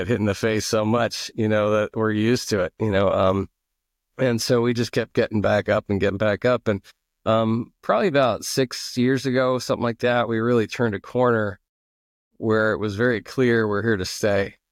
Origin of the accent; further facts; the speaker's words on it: Philadelphia, Pennsylvania, United States; and I'm from Philadelphia, so home of Rocky Balboa, right?